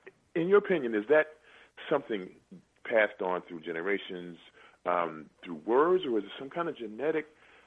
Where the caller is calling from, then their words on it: Philadelphia, Pennsylvania, United States; I'm calling from Philadelphia.